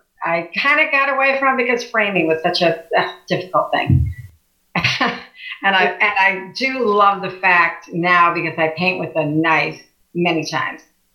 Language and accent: English; Chicago, Illinois, United States; also born or lived in Oak Lawn; Well, I grew up in Chicago. Then we moved in to Oak Lawn, but always had a connection to the Indiana Dunes because my grandparents owned property, just land, in Beverly Shores.